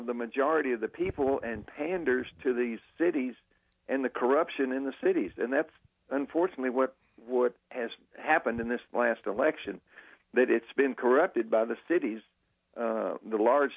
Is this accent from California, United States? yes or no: no; Nashville, Tennessee, United States; Nashville, I was born and raised in Nashville, and used to be a nice town.